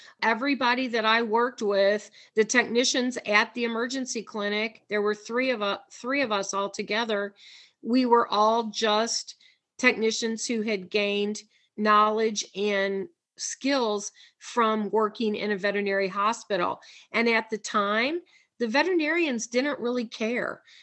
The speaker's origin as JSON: {"language": "English", "region": "Missouri", "country": "United States", "said": "I am originally from Missouri, and the whole state of Missouri had one technician school at that time."}